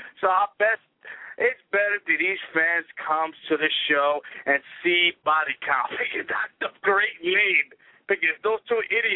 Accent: Brooklyn, New York, United States; this show is going to be in Brooklyn, New York, my hometown, a city that I really love.

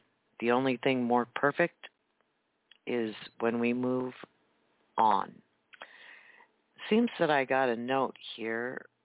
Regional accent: Dagon, United States; And one of the 13 young Marines came from my hometown here, Dagon.

